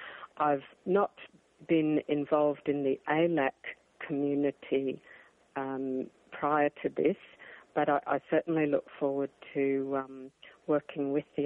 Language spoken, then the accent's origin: English; Australia; My background is I'm an Australian.